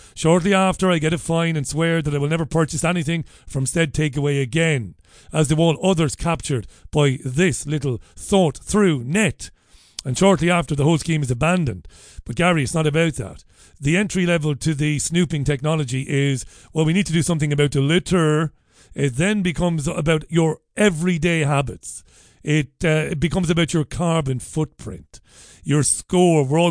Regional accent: Ballybeg, County Waterford, Ireland; born and bred in Ballybeg in Waterford, and proud of it, goddammit

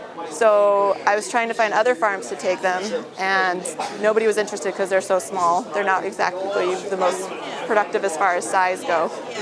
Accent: South Glastonbury, Connecticut, United States; also born or lived in Monterey, California; I'm originally from South Glastonbury, and I had married an Army guy, and we ended up out in Monterey, California.

